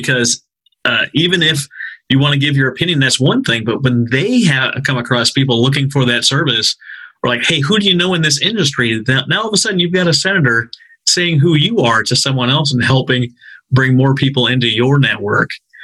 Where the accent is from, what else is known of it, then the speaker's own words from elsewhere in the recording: Fergus Falls, Minnesota, United States; No one would ever say or claim to be from there. And all the people that are in Fergus Falls listening to this, I'm sorry, but no one really like, yeah, that's a destination.